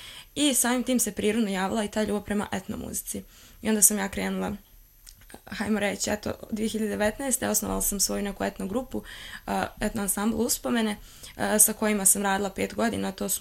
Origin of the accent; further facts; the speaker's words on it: Drvar, Canton 10, Bosnia & Herzegovina; ja sam odrasla u Drvaru.